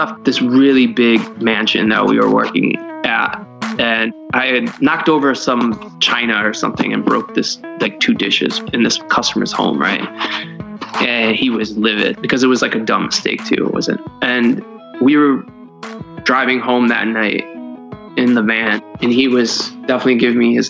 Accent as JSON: {"language": "English", "town": "Cleveland", "region": "Ohio", "country": "United States", "tie": "born or raised there", "said": "I grew up in Cleveland, Ohio. I grew up in an all black neighborhood until I was about 12 or 13."}